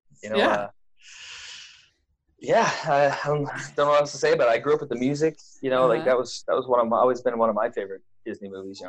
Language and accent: English; Toronto, Ontario, Canada; Well, I grew up in Toronto